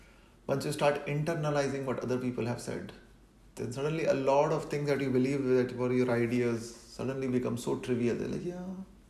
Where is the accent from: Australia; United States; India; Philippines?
India; But then I'm an Indian, so like, I mean, there are places like West Bengal